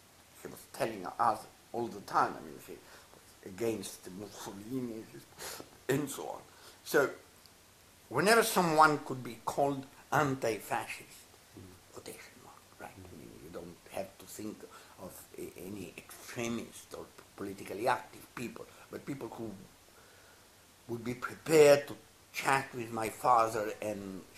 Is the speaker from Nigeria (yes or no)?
no; Italy; English is a second language; No, in Italy it was 6 at that time.